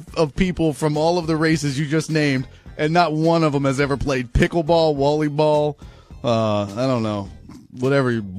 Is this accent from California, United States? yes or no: no; Port Arthur, Texas, United States; I was born and raised in Port Arthur, and in elementary we had the equipment to play pickleball.